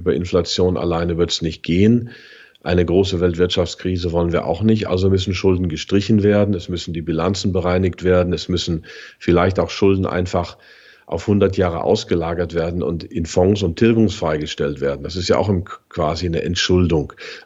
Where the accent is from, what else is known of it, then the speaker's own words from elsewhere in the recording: Germany; Und das sind wir nun mal als Deutsche.